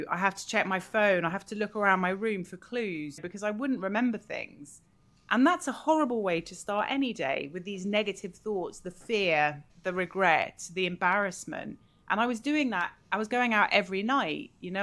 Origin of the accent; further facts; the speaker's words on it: London, United Kingdom; I grew up in London in a big family, and we had lots of parties. My parents are American